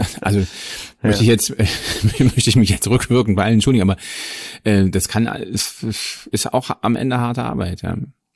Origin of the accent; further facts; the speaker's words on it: Germany; als Deutscher hat man da ein bisschen Berührungsängste